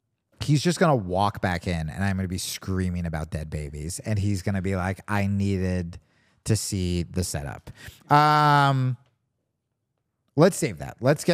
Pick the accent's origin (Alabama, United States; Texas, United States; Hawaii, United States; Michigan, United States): Hawaii, United States; I was just like, you know, I'm Hawaiian.